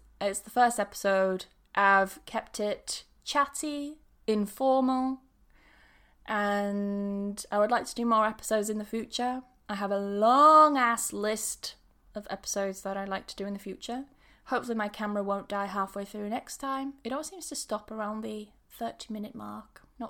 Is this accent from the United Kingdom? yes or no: yes; England, United Kingdom; accent: changed; I was born in York, but then I moved to a small town in...